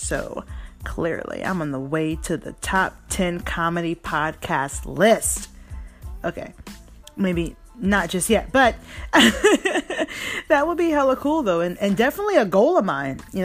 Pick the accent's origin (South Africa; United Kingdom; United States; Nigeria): United Kingdom; accent: British; And there's my British accent.